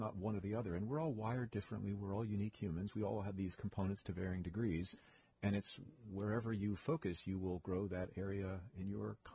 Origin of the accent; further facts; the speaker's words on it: New York City, New York, United States; since I was a little kid growing up in New York City and then New York State